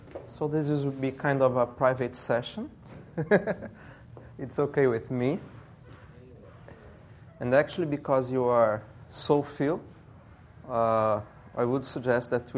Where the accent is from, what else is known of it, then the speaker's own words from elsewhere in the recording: Brazil; English is a second language; I'm from Brazil.